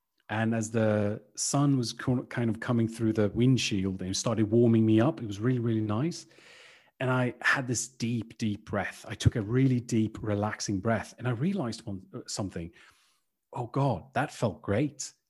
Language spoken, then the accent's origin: English; Sweden; accent: British; English is a second language; also born or lived in United Kingdom; I'm from Sweden. Got a little bit of a British accent because I've spent some time there when I was younger.